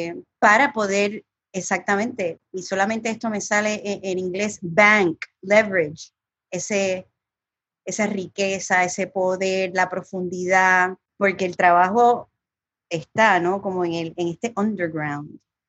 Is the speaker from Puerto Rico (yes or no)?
yes; Puerto Rico; Yo como puertorriqueña, obviamente, es una experiencia diferente al pueblo oprimido de Guatemala